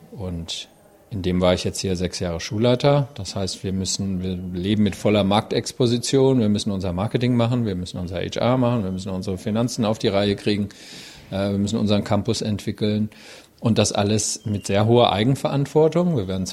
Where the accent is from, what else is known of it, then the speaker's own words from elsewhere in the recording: Hesse, Germany; ganz in die Nähe von dem Ort, wo ich herkomme, bei Frankfurt.